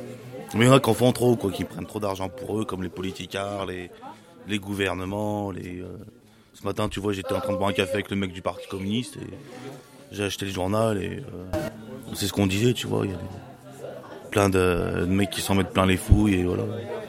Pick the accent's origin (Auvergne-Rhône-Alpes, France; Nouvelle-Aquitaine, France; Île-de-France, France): Auvergne-Rhône-Alpes, France; Moulins; Je viens de loin, à Moulins, ça fait au moins 200 bornes.